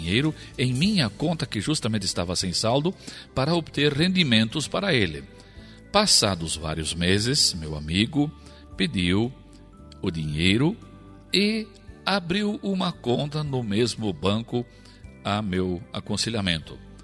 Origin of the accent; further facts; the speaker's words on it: Curitiba, Paraná, Brazil; also born or lived in Blumenau; eu estive em Curitiba, na capital, onde eu cresci desde os meus 4 anos de idade. Nasci em Blumenau e cresci em Curitiba